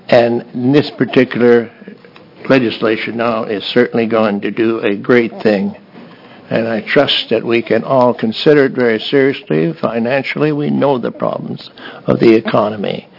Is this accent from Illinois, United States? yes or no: no; Salem, Oregon, United States; I'm from Salem, Oregon.